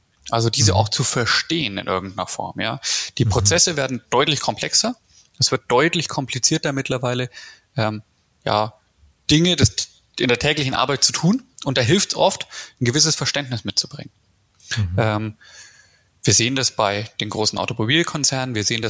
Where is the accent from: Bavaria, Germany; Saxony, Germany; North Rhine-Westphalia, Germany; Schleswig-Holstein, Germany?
Bavaria, Germany; Nuremberg; ich bin aus dem südlichen bayerischen Raum, bin aus Nürnberg